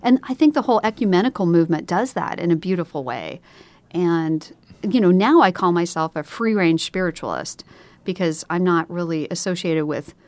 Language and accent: English; Midwest, United States; You know, I'm from the Midwest, so this is a Midwestern father here.